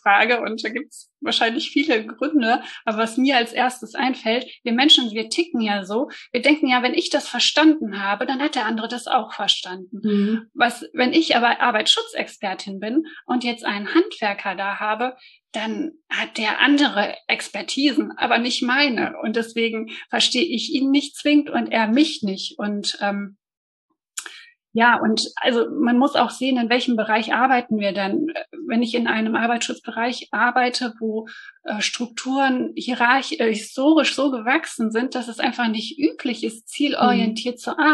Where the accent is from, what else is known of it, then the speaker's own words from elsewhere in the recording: Bonn, North Rhine-Westphalia, Germany; Also ich komme aus Bonn. Ich wohne in dem kleinen, beschaulichen Bonn. Nicht zu groß, nicht zu klein. Fühle mich hier auch sehr wohl.